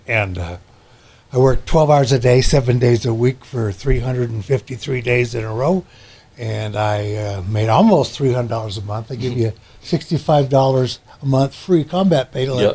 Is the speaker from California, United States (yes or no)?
yes; Anaheim, California, United States; I grew up in Anaheim, California, which is Disneyland.